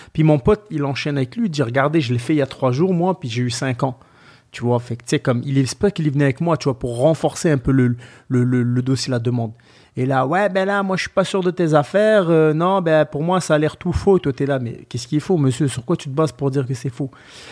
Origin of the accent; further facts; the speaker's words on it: France; moved away as an adult; je me présente, bonjour, nanana, je voudrais faire, nanana, je viens de France.